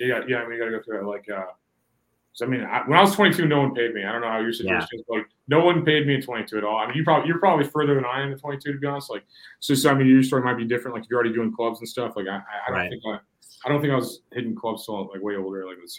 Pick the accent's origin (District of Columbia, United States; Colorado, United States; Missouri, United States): Missouri, United States; I'm from Missouri. I'd never do meth.